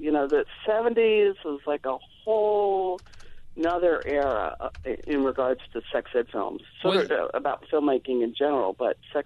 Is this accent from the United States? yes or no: yes; the South, United States; But I grew up in the South, and in the South when I was growing up, there was a lot of encoded messages about how to behave